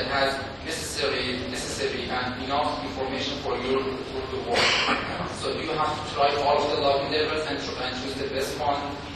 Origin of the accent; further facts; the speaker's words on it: India; I'm from India